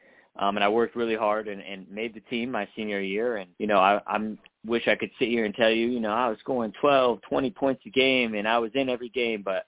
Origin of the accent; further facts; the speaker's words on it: California, United States; also born or lived in Humboldt County; I'm from Northern California. I'm from Humboldt County. I went to Arcata High School, and so a fun fact about me, my K-8 school had my graduating class of in eighth grade had 16 kids, so incredibly small school.